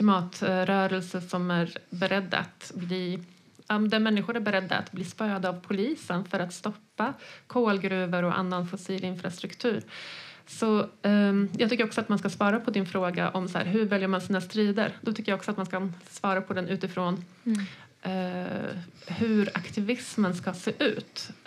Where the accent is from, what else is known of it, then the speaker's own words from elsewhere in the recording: Poland; Jag är från Polen och jag har varit där på flera reportageresor på sistone.